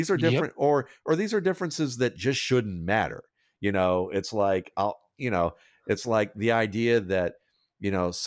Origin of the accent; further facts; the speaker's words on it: Atlanta, Georgia, United States; I grew up in Atlanta, at least in the suburbs of Atlanta, but like close enough that Atlanta was, downtown was 20 minutes away.